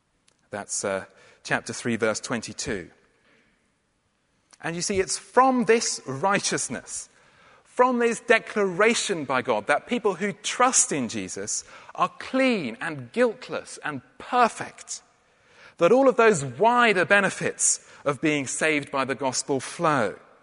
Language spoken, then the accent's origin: English; England, United Kingdom; It would feel kind of wrong to wear a kilt as an Englishman.